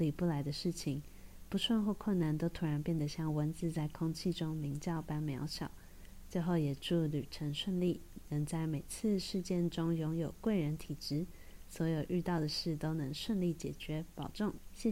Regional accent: Taiwan; born there; 我也觉得能够出生在台湾是很幸福的事情

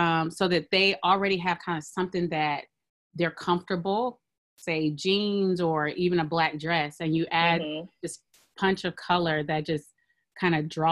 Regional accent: Oakland, California, United States; born there; So, a little background, I'm like I said before, I'm Nigerian American. So I was, both of my parents are Nigerian. I was born here in Oakland.

